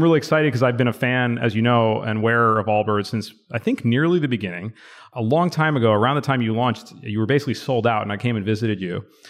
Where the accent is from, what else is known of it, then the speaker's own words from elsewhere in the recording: San Francisco, California, United States; I'm a partner at Lightspeed in Silicon Valley. Today, I'm in my hometown of San Francisco